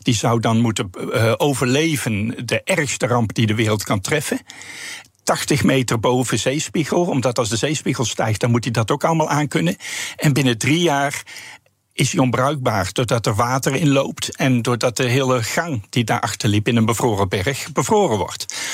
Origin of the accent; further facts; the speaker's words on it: North Brabant, Netherlands; born there; now in Groningen, Netherlands; Ja, ik kom uit Groningen. Ja. Ja. Nu wel. Ja, geboren in Brabant, maar altijd gestudeerd in Groningen.